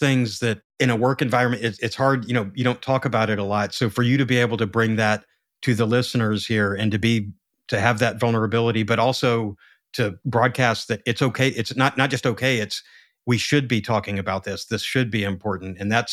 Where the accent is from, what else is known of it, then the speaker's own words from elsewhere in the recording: the South, United States; accent: Southern; I can come in and not try to hide my Southern accent and talk about some geeky number stuff.